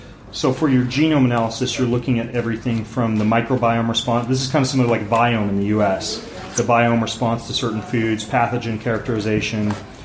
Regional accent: United States; we're all genetically diverse and I'm an American mutt

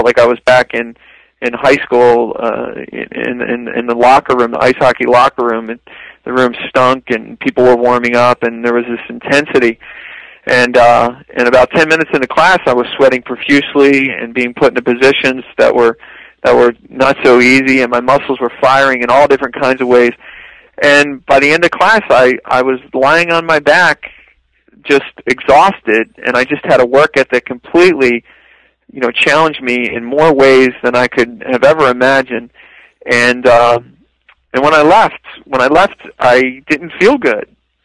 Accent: Philadelphia, Pennsylvania, United States; Yeah, I'm originally just from the Philadelphia area, and you know, grew up playing different sports.

